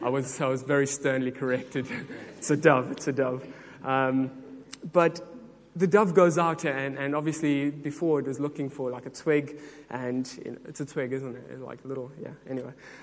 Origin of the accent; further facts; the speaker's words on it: South Africa; now in United Kingdom; I'm South African. I have immigrated. Immigrated is the right word. I've moved to the UK. I was an intern here in 2017